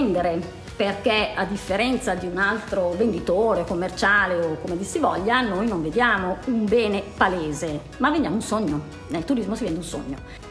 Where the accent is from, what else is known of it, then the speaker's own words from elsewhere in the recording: Trezzo sull'Adda, Lombardy, Italy; Io sono di Trezzo sull'Adda.